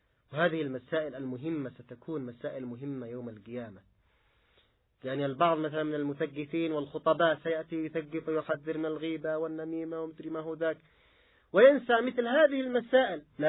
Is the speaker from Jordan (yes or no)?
no; Yemen; أذكر عندنا في اليمن في مرحلة من المراحل قبل سنوات طويلة